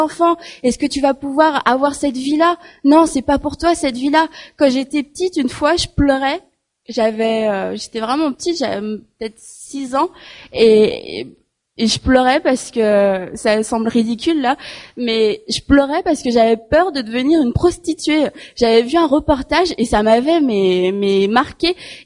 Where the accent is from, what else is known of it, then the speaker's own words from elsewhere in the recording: South Korea; en Corée, parce que je viens de Corée.